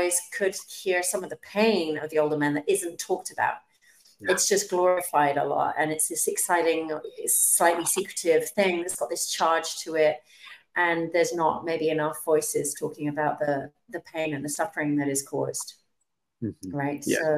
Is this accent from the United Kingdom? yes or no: yes; England, United Kingdom; which was illegal in my country growing up in England